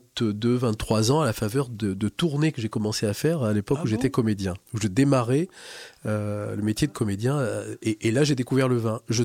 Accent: Saint-Émilion, Nouvelle-Aquitaine, France; born there; suis né à Saint-Émilion en Gironde en juillet 1959.

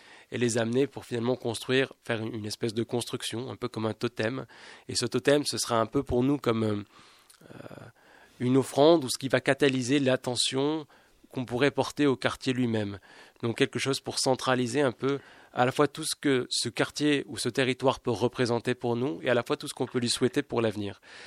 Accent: Grenoble, Auvergne-Rhône-Alpes, France; c'est ah ben, la montagne, parce que je suis grenoblois, mais je suis toujours dans la montagne

